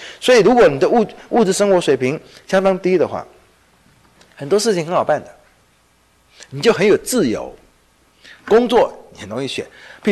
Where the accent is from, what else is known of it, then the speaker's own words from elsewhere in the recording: Henan, China; 很多人自己就是我就是河南农村长大了